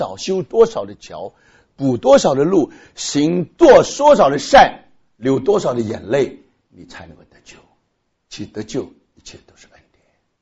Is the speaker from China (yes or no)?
no; Taiwan; now in United States; 那我刚刚到美国的时候，那因为我在台湾长大，